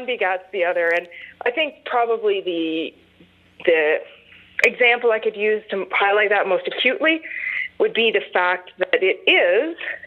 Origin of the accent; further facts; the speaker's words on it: Toronto, Ontario, Canada; a little while ago, I came from Toronto, so and was a very active, politicized person in Toronto.